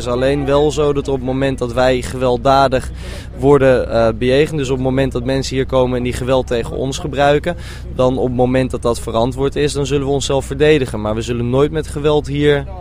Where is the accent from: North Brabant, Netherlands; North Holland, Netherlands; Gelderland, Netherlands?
North Holland, Netherlands; Amsterdam; Ik kom zelf uit Amsterdam